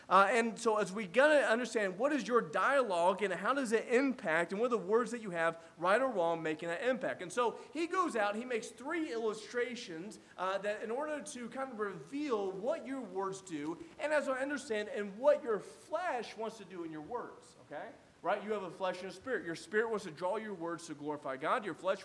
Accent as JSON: {"language": "English", "region": "Indiana", "country": "United States", "tie": "born or raised there", "said": "The reason why, because when I was growing up in Indiana, we'd go over at one of my neighbor's houses."}